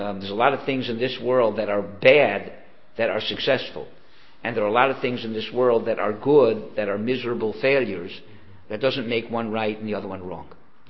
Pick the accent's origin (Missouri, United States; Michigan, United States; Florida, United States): Florida, United States; Miami; I don't have any friends here. I'm from Miami. I don't know anybody here.